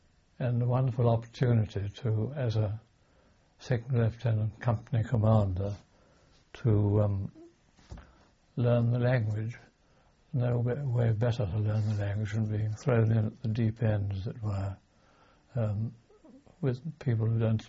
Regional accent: Birkenhead, North West England, United Kingdom; born there; I was born in Birkenhead.

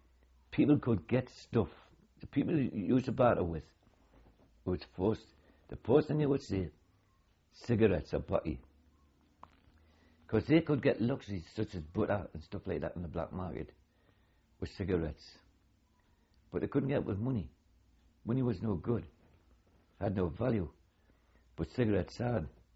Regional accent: North East England, United Kingdom; Now to me, being a Geordie and up here

